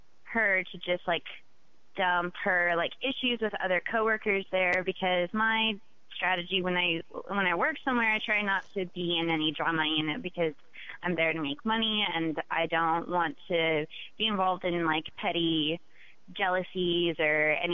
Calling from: Brooklyn, New York, United States; Brooklyn, New York.

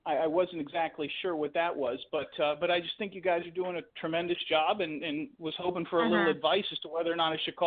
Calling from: Tampa, Florida, United States; Hey, guys … I called you last week. I'm in Tampa

